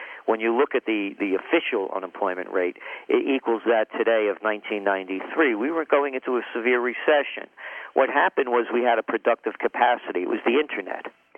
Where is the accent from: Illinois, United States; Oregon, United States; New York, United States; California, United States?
New York, United States; You know, I'm a New Yorker. I know this terrain like the back of my hand